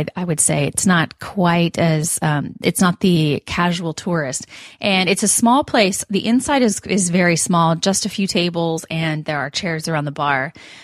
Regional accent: Kansas City, Missouri, United States; I'm from Kansas City, where there's Worlds of Fun. I'm originally from Kansas City, where Worlds of Fun exists.

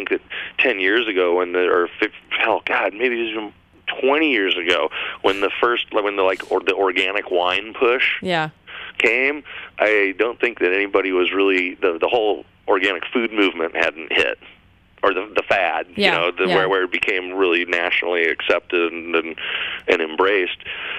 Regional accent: Nebraska, United States; I'm originally from Nebraska, so I do go back to Omaha and check out the food and the restaurants and the grocery stores

